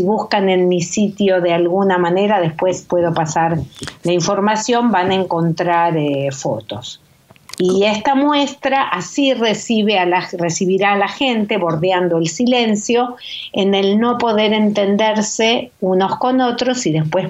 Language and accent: Spanish; Buenos Aires, Argentina; born there; Yo nací en Argentina, en Buenos Aires, hija de ambos padres sobrevivientes de Auschwitz, mi papá de Polonia, mi mamá de Hungría